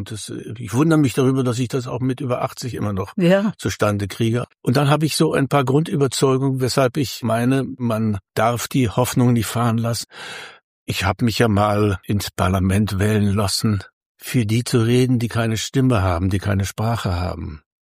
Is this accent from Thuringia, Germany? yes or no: yes; Thuringia, Germany; also born or lived in Wrocław; now in Berlin, Germany; Na ja, ich bin in Breslau geboren und durch die Vertreibung sind wir durch die Zufälle des Lebens in Thüringen gelandet und habe da bis 64 gelebt, bis ich nach Berlin kam.